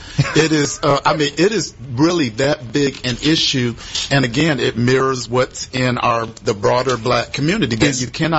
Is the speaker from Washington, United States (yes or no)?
no; Michigan, United States; now in Texas; I grew up in Michigan, and I didn't have that type of discrimination because I wasn't even dealing with my sexuality.